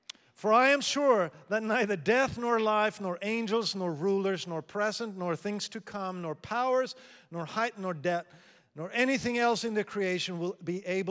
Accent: Sweden; also born or lived in Asia; I grew up partly in Asia and partly in Sweden.

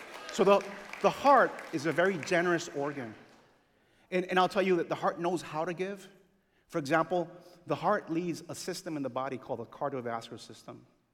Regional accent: Honduras; I come from Honduras, a very poor country.

